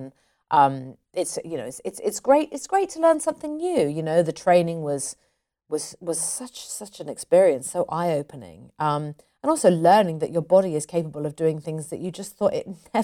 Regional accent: United Kingdom; I'm British. British people, you know, I wouldn't class myself as typically British

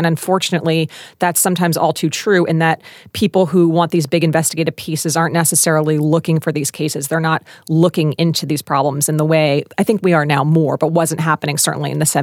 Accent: Philadelphia, Pennsylvania, United States; I think there are 2 big ones out of my hometown of Philly

